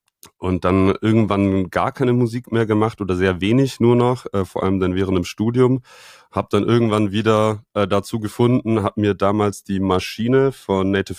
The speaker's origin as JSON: {"language": "German", "town": "Reutlingen", "region": "Baden-Württemberg", "country": "Germany", "said": "Ich komme ganz ursprünglich aus Reutlingen, das ist südlich von Stuttgart, man kennt es vielleicht auch als die Heimatstadt"}